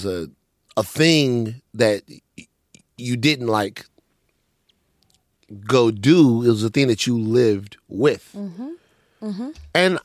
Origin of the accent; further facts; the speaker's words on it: Maringouin, Louisiana, United States; Growing up, it was like nature all around me. You know, growing up in Maringouin, growing up in Louisiana, it's like nature everywhere, right?